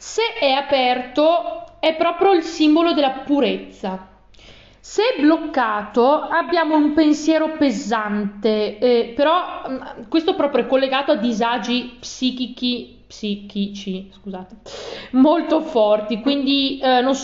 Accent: Vicenza, Veneto, Italy; Tesoro, da buona vicentina

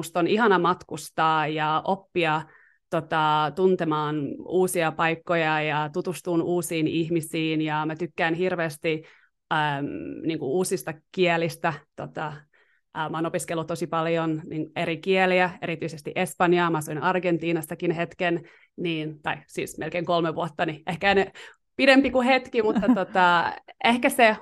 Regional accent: United States; also born or lived in Finland / New York / Connecticut; now in Los Angeles, United States; mä oon syntynyt Suomessa, mutta kasvanut ulkomailla. Me muutettiin, mä olin 3-vuotias, kun me muutettiin pois Suomesta, ja mä oon sit ollut melkein koko elämäni Amerikassa, New Yorkissa, Connecticutissa ja nyt tietenkin Losissa. Eli siis mä oon suomalainen, mutta myös amerikkalainen

